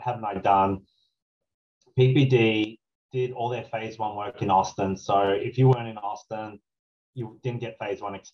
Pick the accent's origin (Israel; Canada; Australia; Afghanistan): Australia; now in United States